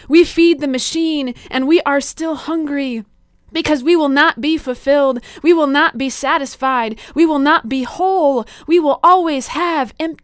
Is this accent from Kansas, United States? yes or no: no; Spokane, Washington, United States; moved away as an adult; also born or lived in Kazakhstan; I was born and raised in Spokane, and then I left, so I was on the East Coast for a while. And then I was in the Peace Corps in Kazakhstan, in Central Asia.